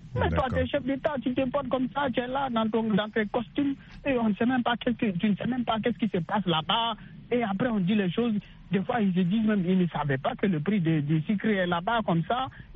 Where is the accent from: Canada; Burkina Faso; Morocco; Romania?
Burkina Faso; C'est chez moi, je suis burkinabé.